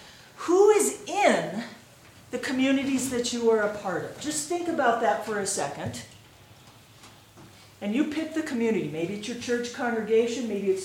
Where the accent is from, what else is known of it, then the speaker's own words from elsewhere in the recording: Sioux Falls, South Dakota, United States; I'm from Sioux Falls, South Dakota, and teach at Augustana College in the religion department.